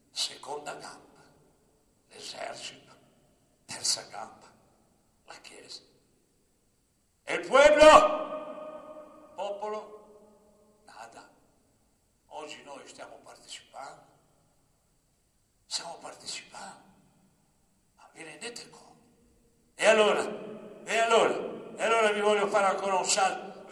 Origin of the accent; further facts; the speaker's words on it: Genoa, Liguria, Italy; da buon genovese